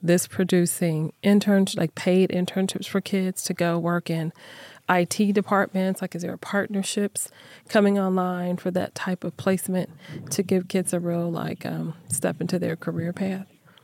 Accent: Arizona, United States; I grew up in Arizona

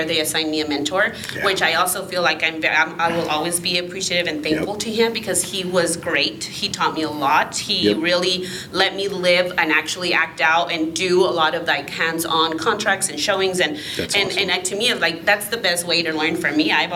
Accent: Mexico; I'm from Mexico, but I obviously work with people from like Central America

